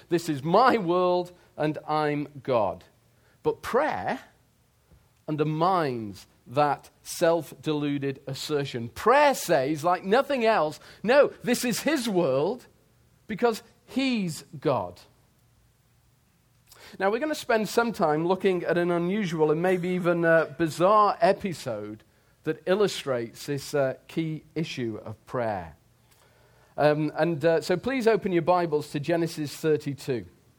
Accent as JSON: {"language": "English", "region": "England", "country": "United Kingdom", "accent": "English", "said": "But you have to appreciate the fact that I'm an Englishman. My accent tells you that."}